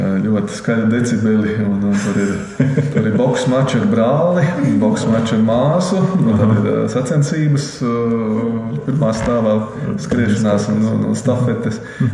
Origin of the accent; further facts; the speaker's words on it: Liepāja, Kurzeme, Latvia; Es esmu dzīmis liepājnieks, esmu šeit gribējis atgriezties, neviem brīdi neesmu gribējis kaut kur citur dzīvot.